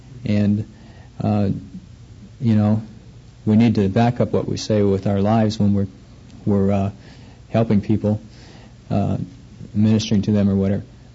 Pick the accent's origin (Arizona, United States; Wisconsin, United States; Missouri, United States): Wisconsin, United States; Milwaukee; And now my cousin is in Oklahoma City. And see, we're all from Milwaukee.